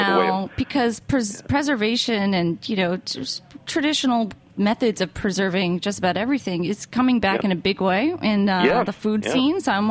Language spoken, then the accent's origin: English; East Coast, United States; because I'm from the East Coast and I don't really know much about Midwest.